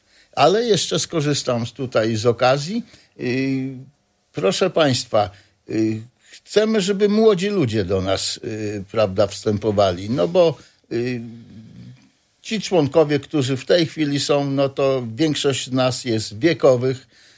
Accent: Ełk, Warmian-Masurian Voivodeship, Poland; moved away; Ja jestem ełczanin od urodzenia. Tutaj spędziłem swoją młodość. Tak się życie ułożyło, że troszkę wyjechałem z Polski i postanowiłem wrócić po iluś tam bardzo, bardzo długim okresie wrócić do Polski. Mogłem mieszkać wszędzie, zdecydowałem się na przyjazd do Ełku

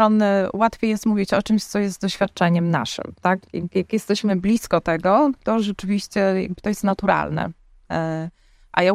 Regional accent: Białystok, Podlaskie Voivodeship, Poland; nie pochodzę z rodziny rzymskokatolickiej. Ja pochodzę z Białegostoku, więc część mojej rodziny jest prawosławna, a część z kościołów protestanckich różnych.

